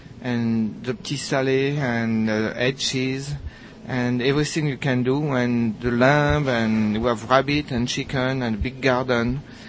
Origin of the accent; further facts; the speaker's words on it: Normandy, France; born there; English is a second language; moved away as an adult; also born or lived in Paris, France; I was born in Normandy, and I went to school in Paris, hotel and cooking school in Paris.